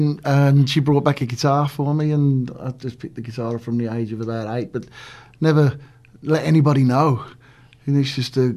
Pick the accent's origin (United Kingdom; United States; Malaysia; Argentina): United Kingdom; Birmingham, West Midlands; And I'm from Birmingham, UK.